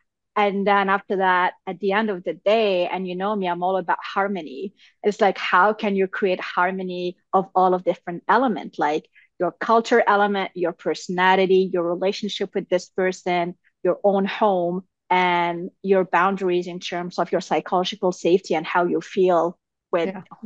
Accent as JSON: {"language": "English", "country": "Morocco", "said": "Like, I am from Morocco. So we have this Moroccan culture where we are very welcoming."}